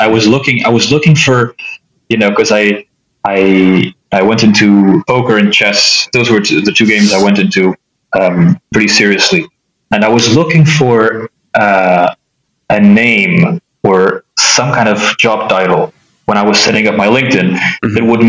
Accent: Brussels, Brussels-Capital Region, Belgium; now in Berlin, Germany; So I'm half Portuguese, half Polish. I was born in Belgium, in Brussels, grew up there, studied there.

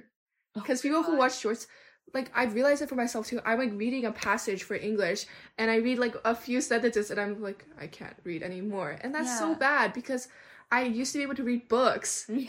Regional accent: Canada; I grew up in Canada.

